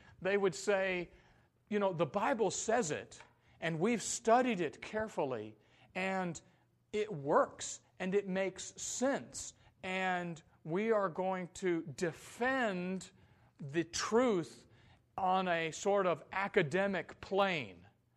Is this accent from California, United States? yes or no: no; Texas, United States; By the way, as you guys know, I grew up in Texas. My father went to a segregated school.